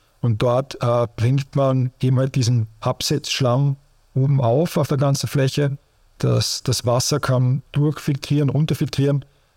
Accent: Austria; so wie es eben halt beim Großteil oder fast ausschließlich der Fall ist bei uns in Österreich

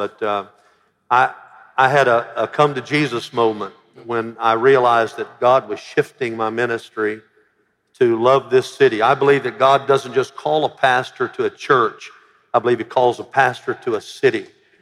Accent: Alabama, United States; now in Memphis, United States; I came from Alabama. My whole church was white in Alabama. I came to Memphis, which was half ethnic besides white

